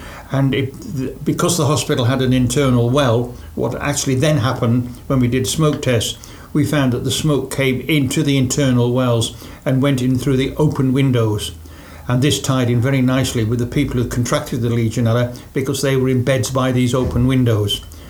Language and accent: English; Liverpool, North West England, United Kingdom; being a Scouser